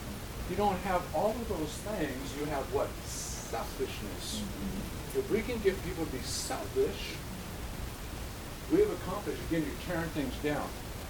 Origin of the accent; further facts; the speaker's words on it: Flint, Michigan, United States; They look at the fact that I was born in Michigan, in Flint, Michigan. I was raised there.